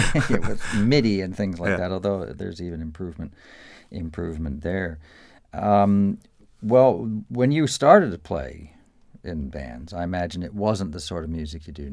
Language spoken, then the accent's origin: English; Pennsylvania, United States; That's my home state, actually.